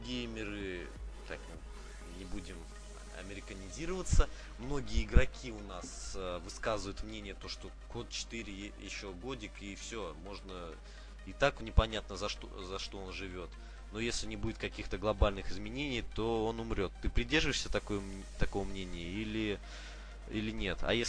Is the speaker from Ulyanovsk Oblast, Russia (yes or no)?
yes; Ulyanovsk, Ulyanovsk Oblast, Russia; Все-таки я тоже из Ульяновска и знаю, как это, какой у нас интернет.